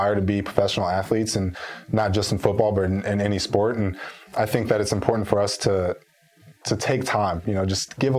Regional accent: Georgia, United States; Growing up, I grew up in Georgia, so I had to deal with the go dogs my entire life.

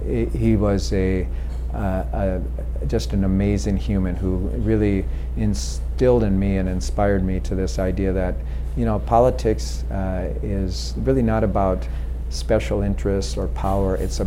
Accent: Minnesota, United States; I'm from Minnesota, and I grew up, I was the oldest son of a single mom who had me when she was 15 years old.

